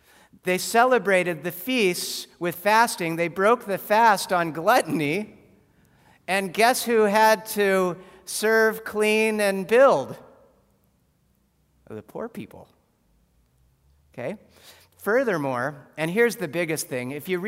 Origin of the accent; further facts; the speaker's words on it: Fairbanks, Alaska, United States; I'm from Fairbanks, Alaska.